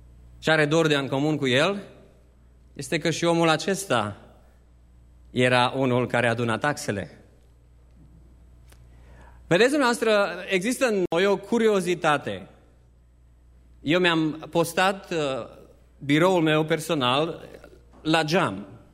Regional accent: Nazna, Mureș County, Romania; dumneavoastră știți că sunt din Nazna

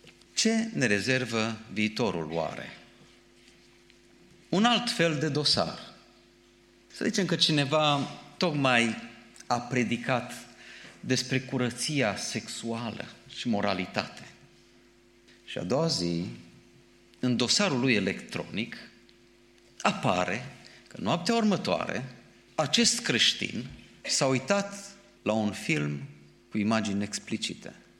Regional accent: Romania; Acum, gândiți-vă la noi ca și români.

